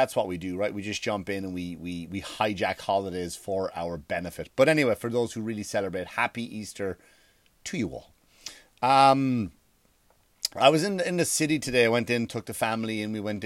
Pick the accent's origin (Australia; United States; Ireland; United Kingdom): Ireland; Wexford, Leinster; The opening scene was made in Wexford, my hometown.